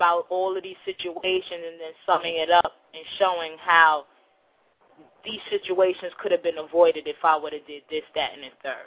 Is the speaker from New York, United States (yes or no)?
yes; Bronx, New York, United States; I'm from New York. I'm from the Bronx, to be exact.